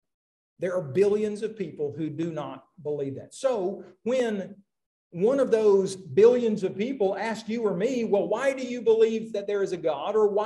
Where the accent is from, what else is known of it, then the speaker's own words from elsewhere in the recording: Muskogee, Oklahoma, United States; Because where I grew up in Muskogee, Oklahoma